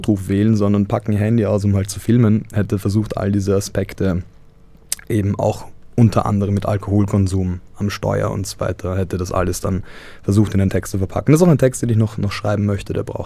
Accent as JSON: {"language": "German", "region": "Vienna", "country": "Austria", "said": "Ich bin ja eben auch Medizinstudent, aber auch Rettungssani, und ich komme ursprünglich aus Wien"}